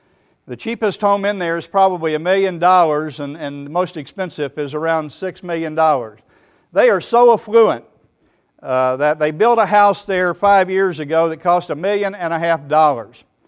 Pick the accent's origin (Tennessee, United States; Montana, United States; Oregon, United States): Tennessee, United States; now in Florida, United States; I'm from Tennessee originally, and I love the mountains. I live on the coast of Florida.